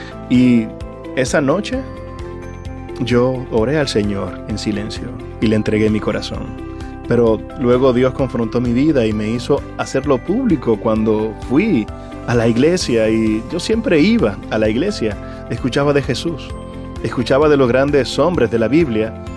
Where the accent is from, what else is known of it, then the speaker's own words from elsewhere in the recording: Dominican Republic; ser orgullo dominicano en cualquier lugar en donde tú vayas y represente tu bandera. Ese es el orgullo que tiene uno como pelotero y como dominicano.